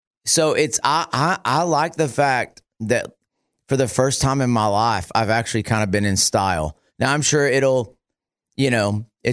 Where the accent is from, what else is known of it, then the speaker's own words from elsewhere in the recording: Amarillo, Texas, United States; now in Abilene, United States; I grew up in Amarillo. I live in Abilene.